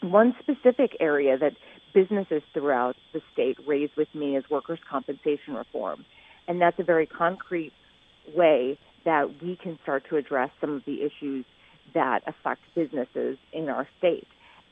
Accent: Champaign, Illinois, United States; I'm a downstater. I was born and raised in Champaign, Urbana, and I graduated from the University of Illinois.

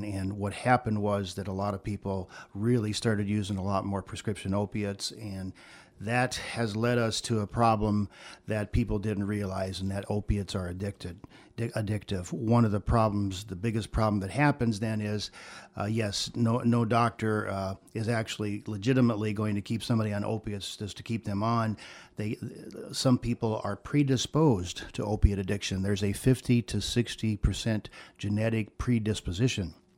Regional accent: Gillespie, Illinois, United States; we have had some tragedies in my hometown of Gillespie, and that is where I became more intensely interested personally.

